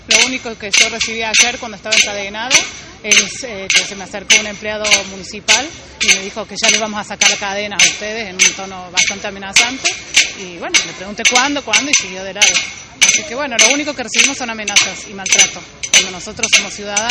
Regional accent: Córdoba, Argentina; en mi caso yo vengo desde la localidad de Sierras Chicas, donde también sufrimos la desidia del Estado.

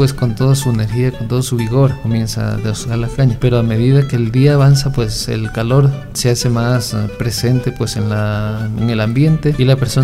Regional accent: Loja, Ecuador; cuando me fui de vacaciones a Loja, mi tierra, hace unos 5 años atrás, cuando llegué donde mis padres.

